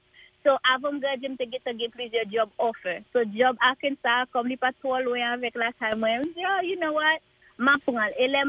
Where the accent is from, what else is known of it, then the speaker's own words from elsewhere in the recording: Haiti; ça m'a fait Haïti, je viens de Haïti.